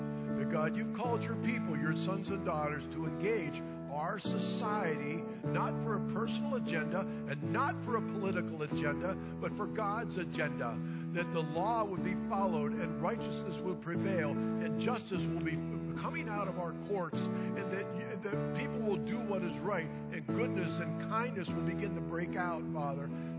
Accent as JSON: {"language": "English", "region": "Pennsylvania", "country": "United States", "said": "And they find out we're from Pennsylvania."}